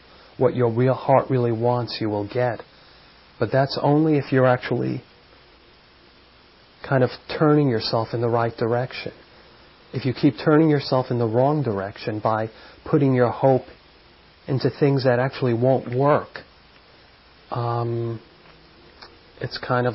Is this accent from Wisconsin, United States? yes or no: no; New York, United States; growing up in New York, I can think of urban life